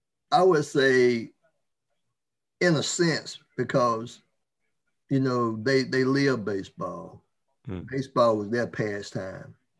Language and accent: English; Leesville, North Carolina, United States; I grew up in Leesville, North Carolina. Leesville was about 7 miles from Waynesboro, which we called the big city.